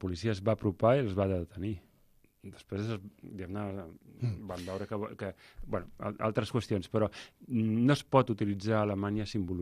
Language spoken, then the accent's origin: Catalan; Reus, Catalonia, Spain; jo que vaig créixer a Reus he de parlar